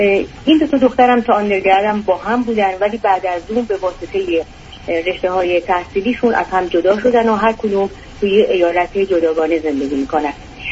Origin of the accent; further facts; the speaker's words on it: Iran; بالاخره ما ایرانی هستیم، یه رسم و رسوماتی داریم